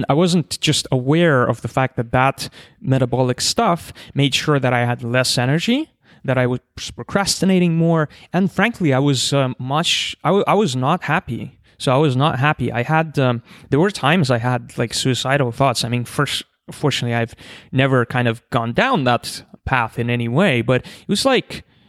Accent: Siberia, Russia; I grew up, I was born in Siberia in this academic city. My whole family were engineers and scientists.

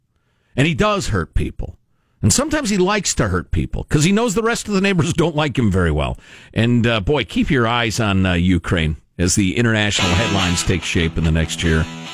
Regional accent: Ireland; I'm even Irish, and I don't care.

